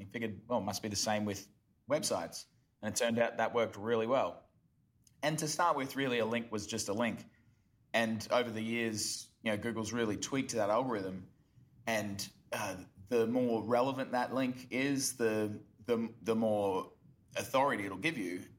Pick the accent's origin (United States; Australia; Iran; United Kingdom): Australia; Brisbane, Queensland; now in Cambodia; I'm originally from Brisbane, Australia. But now spend my days in Cambodia and the Philippines